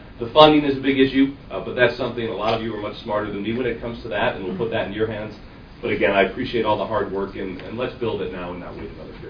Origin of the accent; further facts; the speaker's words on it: Wheeling, Illinois, United States; now in Grayslake, United States; I grew up in the Wheeling area, and I live in Grays Lake now. So I still commute back and forth.